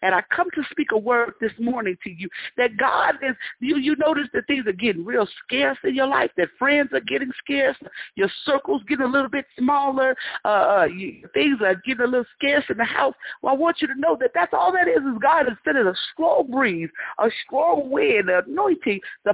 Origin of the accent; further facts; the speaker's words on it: Las Vegas, Nevada, United States; I'm a city girl, I've been born and raised in Las Vegas, I ain't never really been anywhere outside of Vegas unless I had to go preach there.